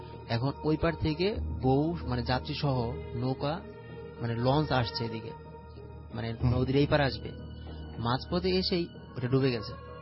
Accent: Mirpur, Dhaka Division, Bangladesh; এসেছি মিরপুর থেকে।

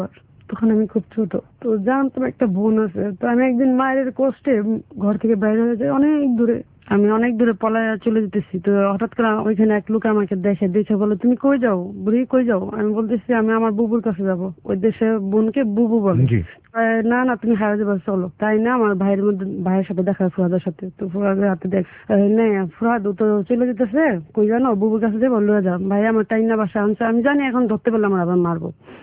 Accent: Dhaka, Dhaka Division, Bangladesh; also born or lived in Khagrachari; ছোটবেলা 5-6 বছর বয়স ওখানে আমি থাকি, তারপরে আমার শৈশবটা ঢাকা শহরে, তারপর আমি বড় হই।

